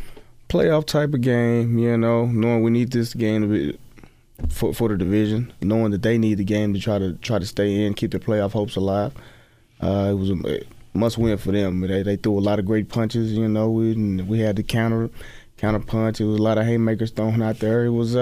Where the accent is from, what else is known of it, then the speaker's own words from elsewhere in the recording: Texas, United States; You know, I'm from Texas, kind of a Cowboy.